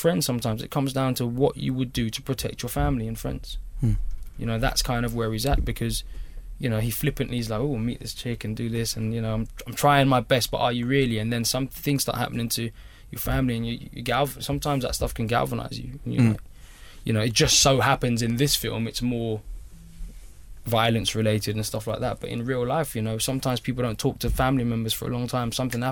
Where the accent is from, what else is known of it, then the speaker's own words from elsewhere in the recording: Ladbroke Grove, London, United Kingdom; when I grew up in Ladbroke Grove, it was not fun.